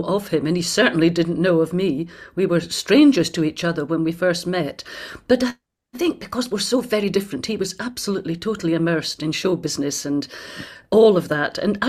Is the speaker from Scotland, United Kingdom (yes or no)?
yes; Findochty, Scotland, United Kingdom; also born or lived in Grangemouth; now in Crewe, United Kingdom; we moved up to Finnochty, as it's called in the local area, the local Dorrick, because my mother's family were all from there, from near there, from Buckie, which is just very near to Finnochty.